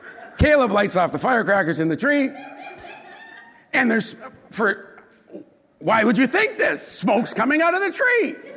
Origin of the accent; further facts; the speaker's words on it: Canada; I come from Canada.